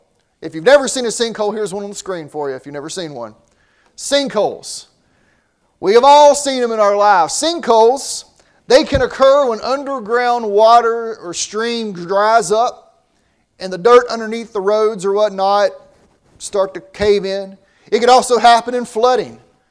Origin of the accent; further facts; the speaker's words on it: the South, United States; I grew up in the South. I like sweet tea, cold tea.